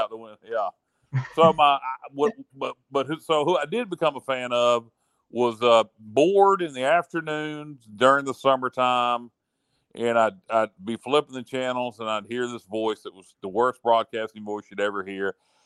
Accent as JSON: {"language": "English", "region": "North Carolina", "country": "United States", "tie": "born or raised there", "said": "Growing up in Eastern North Carolina, you know, your regional sports team for baseball was the Baltimore Orioles."}